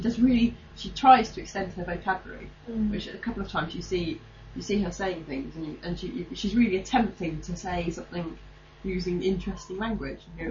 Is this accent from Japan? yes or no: no; London, United Kingdom; We're obviously from North London, so we wouldn't know